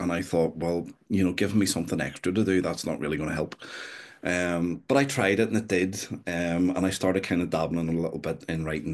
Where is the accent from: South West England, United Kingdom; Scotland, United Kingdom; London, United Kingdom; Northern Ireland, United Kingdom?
Northern Ireland, United Kingdom; Belfast; where I grew up in Belfast, I would still visit family there quite frequently